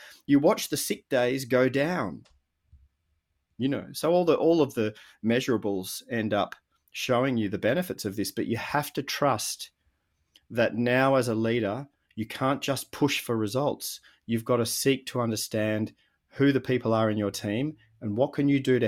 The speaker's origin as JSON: {"language": "English", "country": "Australia", "said": "I'm an Aussie"}